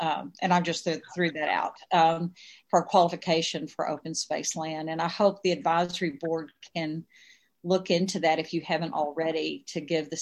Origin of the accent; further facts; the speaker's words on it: Elgin, Texas, United States; I grew up in Elgin. You'll appreciate that.